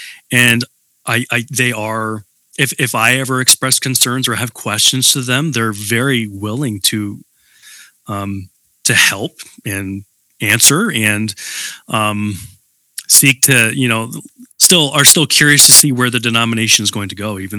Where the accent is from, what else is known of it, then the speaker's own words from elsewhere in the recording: Canada; I'm Dutch, Luchabor, very, very Dutch, and I'm Canadian, so I'm only two generations across the pond.